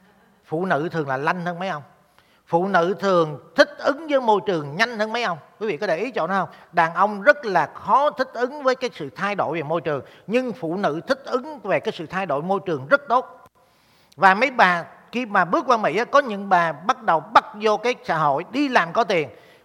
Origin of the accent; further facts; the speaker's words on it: Ho Chi Minh City, Vietnam; Mà tôi là tại vì tôi đẻ ra trong Sài Gòn, tôi mang cái tính cách của người Sài Gòn.